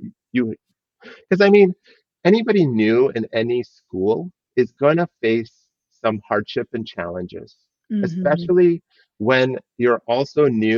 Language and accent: English; Ohio, United States; through 12th grade. I was in Ohio, but I was in two different schools in high school as well in Ohio.